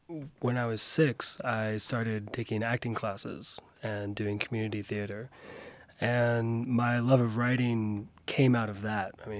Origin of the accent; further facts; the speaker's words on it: Puerto Rico; also born or lived in East Coast, United States; my own heritage, which is Puerto Rican. I'm from Puerto Rico. Grew up and down the East Coast, however.